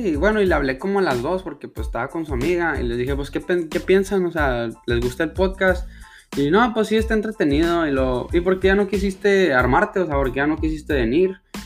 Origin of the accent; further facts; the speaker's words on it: Ciudad Juárez, Chihuahua, Mexico; en la frontera, en Ciudad Juárez del Paso, que es de donde soy yo.